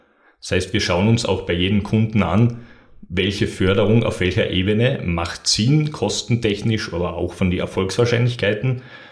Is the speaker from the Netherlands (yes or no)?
no; Carinthia, Austria; moved away as an adult; now in Graz, Austria; ich selbst bin ursprünglich aus Kärnten, bin dann über Studium nach Graz gekommen